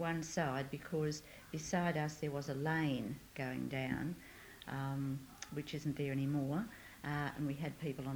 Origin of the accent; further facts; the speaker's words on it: Blacktown, New South Wales, Australia; born there; I live at Kimberley, Beaconsfield Road, Rooty Hill. I was born on the 30th of September 1929 at Blacktown. I'm married. I'm Australian